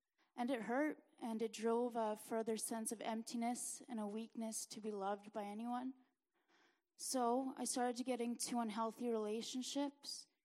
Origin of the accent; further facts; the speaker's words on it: Winnipeg, Manitoba, Canada; I'm 23 and from Winnipeg.